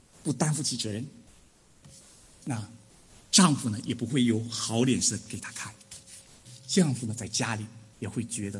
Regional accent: Northeast China, China; 我是东北人哈，我知道我们东北的妇女一结婚就是家里的财务大权一定要抓到手的

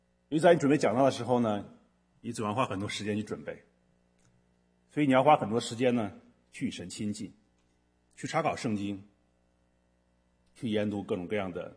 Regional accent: China; 我们中国人有句话叫什么？不劳而获

